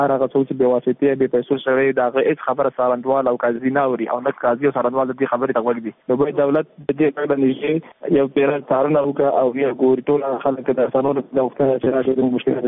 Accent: Afghanistan; موږ هم د افغانستان بچیان یو

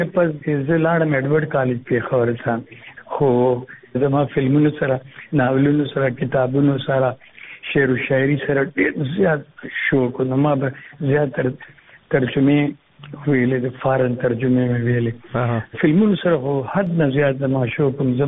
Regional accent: Peshawar, Khyber Pakhtunkhwa, Pakistan; زه جی خاص د پېښور یم.

